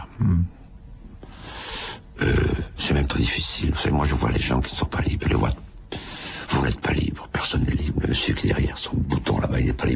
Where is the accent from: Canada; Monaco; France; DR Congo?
Monaco; je donne ce concert sur la place du Palais du Prince à Monaco, parce que je suis monégasque, et puis sur la place Saint-Marc à Venise, parce que je suis à moitié italien.